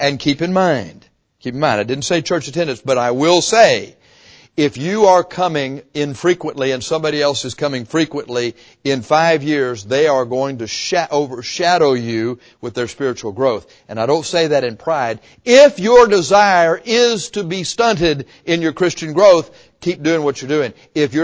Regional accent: Texas, United States; I have to say that because here we're from South Texas.

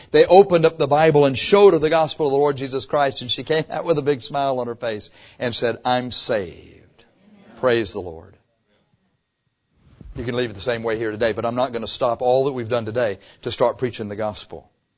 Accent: Texas, United States; We don't know anything about redwood trees down here. We're from Texas.

